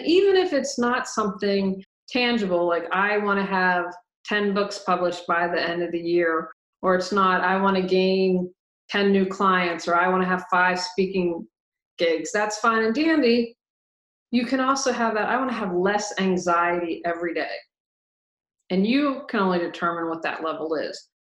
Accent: United States; Because I'm American, I feel like I can speak to the culture.

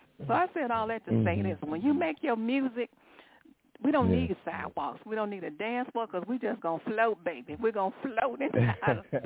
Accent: Chicago, Illinois, United States; I don't know if, well, see, I'm born and raised in Chicago.

